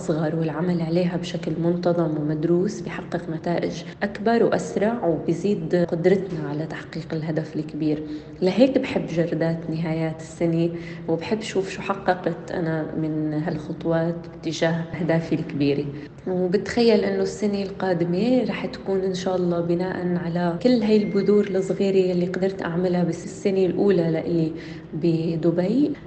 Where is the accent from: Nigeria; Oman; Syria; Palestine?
Syria; نحن لما بنجي من سوريا ما بتكون التغيير فقط بالمكان